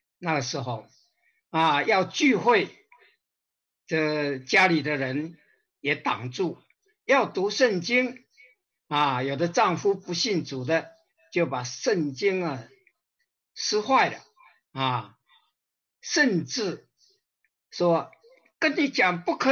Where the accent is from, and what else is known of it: China